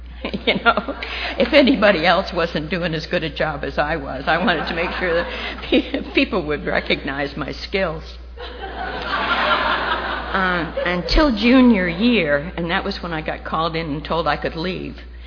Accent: Pawtucket, Rhode Island, United States; I grew up in Pawtucket, Rhode Island, and if you want to make a limerick about that, you feel free, you know.

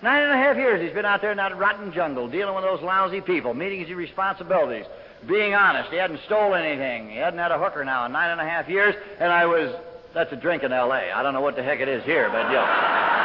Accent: Los Angeles, California, United States; the fact that I'm from Los Angeles, and I thought anybody from L.A. has got to be hacked one way or another.

